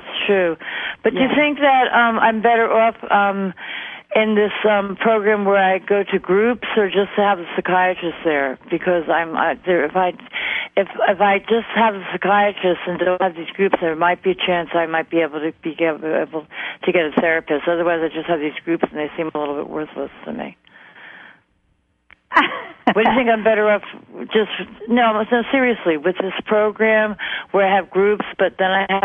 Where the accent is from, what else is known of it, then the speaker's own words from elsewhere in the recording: Brooklyn, New York, United States; from Brooklyn.